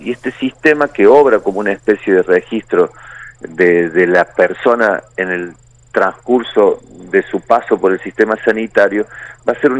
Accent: Santiago del Estero, Argentina; yo soy de Santiago del Estero

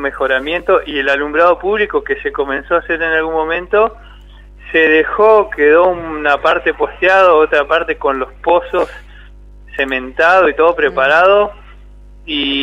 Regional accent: Esquel, Chubut, Argentina; A mí me llena de orgullo decir que soy de Esquel, porque es una ciudad muy muy linda.

